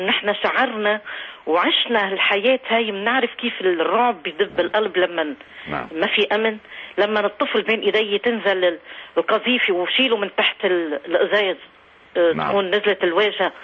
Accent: Lebanon; إنه أنا أساسا لبنانية وربيت ولادي بالفترة اللي كان فيها الحرب اللبنانية الأهلية

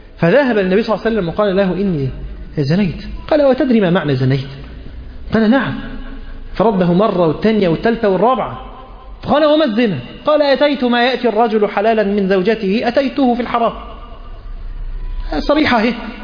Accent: Egypt; احنا كمصريين

